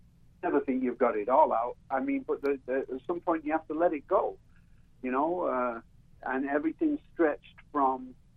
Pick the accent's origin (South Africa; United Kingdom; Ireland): United Kingdom; England; moved away as an adult; now in United States; I'm an immigrant myself. I'm English. I've been an American citizen for 40 years, and I've been living here for over 50 years, but I'm English. I'm an immigrant.